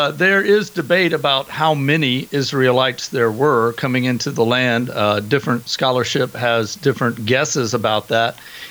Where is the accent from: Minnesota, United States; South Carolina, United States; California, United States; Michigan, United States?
South Carolina, United States; I'm from South Carolina originally, so I'm not a huge fan of the snow.